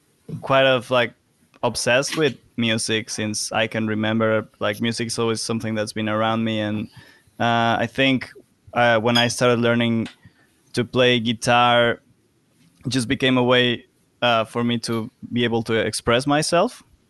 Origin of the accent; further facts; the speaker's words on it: Mexico; English is a second language; I'm from Mexico